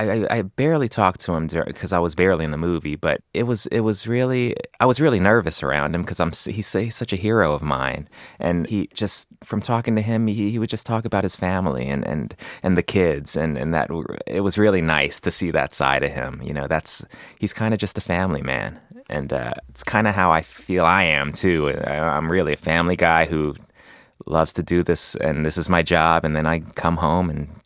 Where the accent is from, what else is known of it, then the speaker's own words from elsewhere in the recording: Los Angeles, California, United States; I grew up in West LA, right near here.